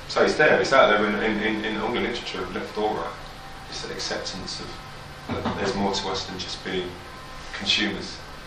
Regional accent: London, United Kingdom; I'm standing here, I'm from London

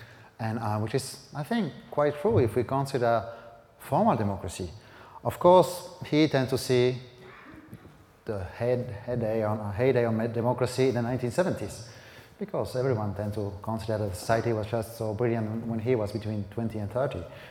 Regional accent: Belgium; I come from Belgium

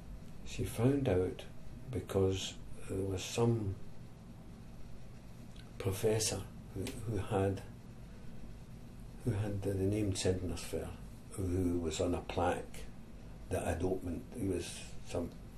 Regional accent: Scotland, United Kingdom

